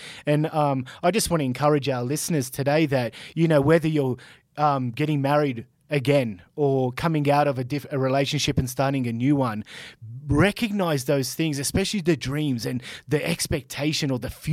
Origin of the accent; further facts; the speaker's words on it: Australia; moved away as an adult; I remember when I moved from Australia to here and, you know, 2014 was a massive year for me. I got married. I left my country.